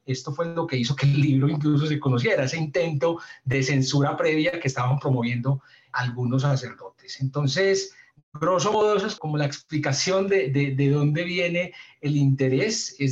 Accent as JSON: {"language": "Spanish", "town": "Medellín", "region": "Antioquia", "country": "Colombia", "said": "yo soy de Medellín, qué tan raro que yo nunca he escuchado que en Medellín"}